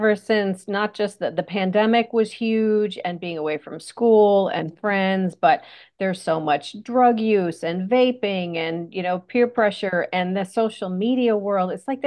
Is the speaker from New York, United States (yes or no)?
yes; New York, United States; I'm from New York originally.